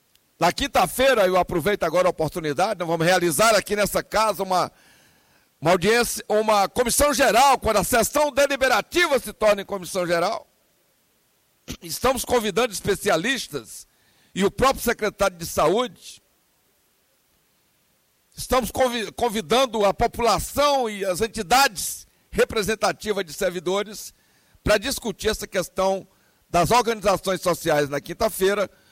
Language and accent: Portuguese; Ceilândia, Federal District, Brazil; nós somos da Ceilândia.